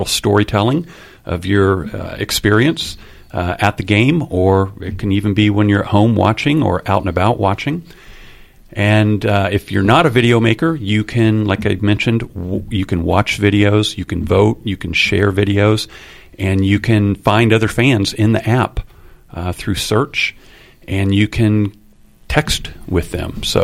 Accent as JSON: {"language": "English", "region": "Indiana", "country": "United States", "tie": "born or raised there", "said": "I grew up in Indiana, and like a lot of people, I was a fan."}